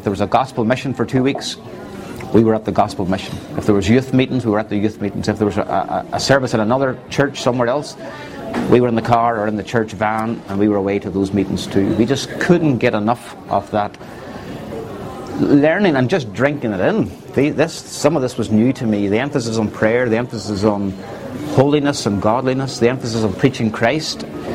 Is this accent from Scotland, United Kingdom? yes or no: no; Northern Ireland, United Kingdom; now in Greenville, United States; and then moved to Greenville in September 2000. And nine, and that's a long story how I came from Northern Ireland to Greenville